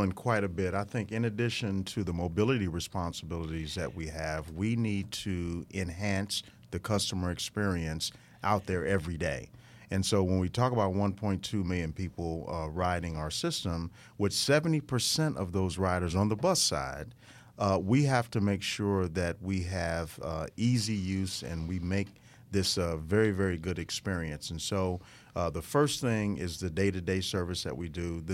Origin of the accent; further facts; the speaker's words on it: Chicago, Illinois, United States; Yes, and I'm from Chicago, so there you go.